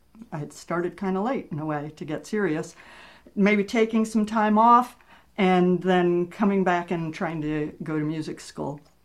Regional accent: New Jersey, United States; I grew up in New Jersey. What did I know about fiddle playing?

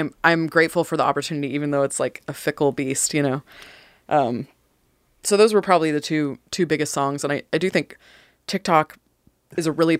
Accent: San Francisco Bay Area, California, United States; now in Tennessee, United States; I'm from the San Francisco Bay Area, so sometimes I forget that I live in Tennessee now.

